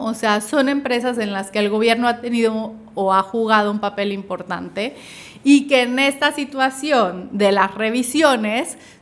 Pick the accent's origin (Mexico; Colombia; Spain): Mexico; yo como consumidor mexicano me vería afectado